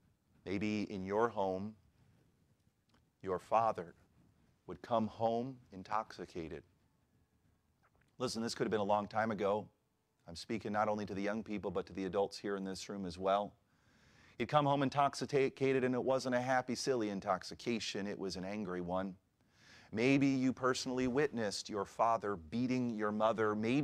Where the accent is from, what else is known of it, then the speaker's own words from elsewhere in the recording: Pennsauken, New Jersey, United States; I was sitting in the nursery of the church I grew up in Pensauken, New Jersey.